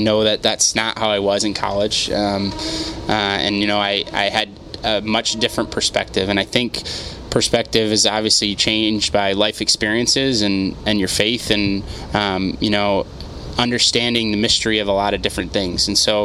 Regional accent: Rochester, New York, United States; Yeah, it's kind of surprised a lot of people from Rochester.

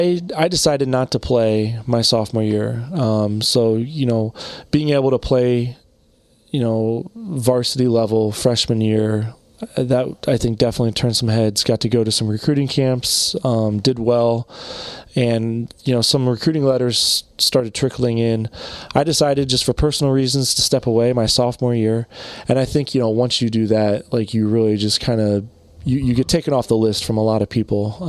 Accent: Midwest, United States; growing up in the Midwest, never really left the Midwest

